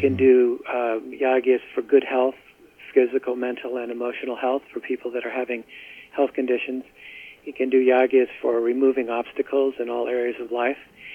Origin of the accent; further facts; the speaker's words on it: United States; No, I'm from America